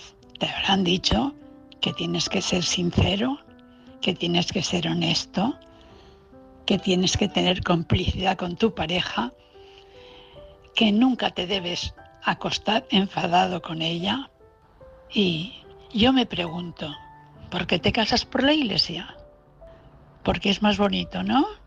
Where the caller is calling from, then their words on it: Valencia, Valencian Community, Spain; de Valencia.